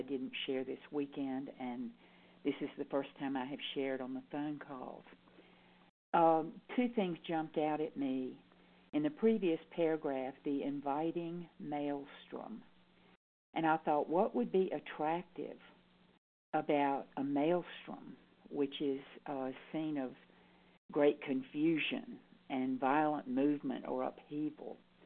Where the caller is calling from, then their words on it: North Carolina, United States; I'm calling in from North Carolina.